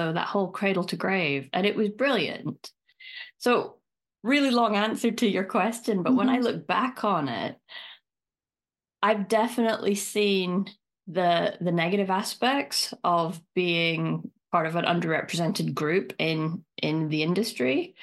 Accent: Aberdeen, Scotland, United Kingdom; So I am originally from Aberdeen in Scotland, and Aberdeen is very much, or used to be, the oil capital of Europe.

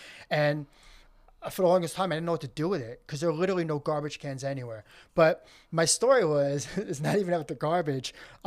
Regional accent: New York, United States; like you mentioned, I'm from New York.

